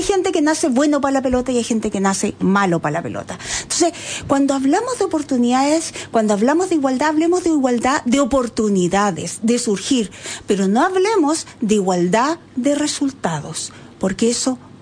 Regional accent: Chile; born there; A ver, nosotros nacimos en Chile, la punta del mundo.

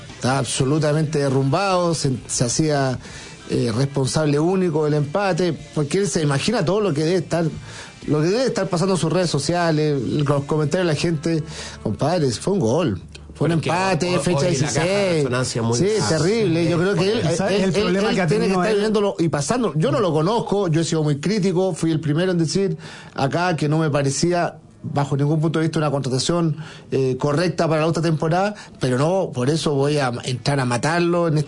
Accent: Uruguay; Siendo uruguayo, todo lo que quieras, pero pesan igual.

